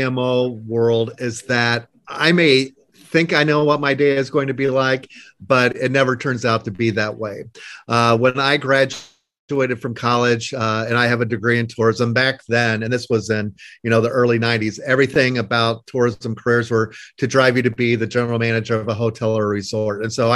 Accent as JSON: {"language": "English", "region": "Illinois", "country": "United States", "tie": "born or raised there", "said": "Oh, I grew up in the Midwest. I grew up in a small town in central Illinois."}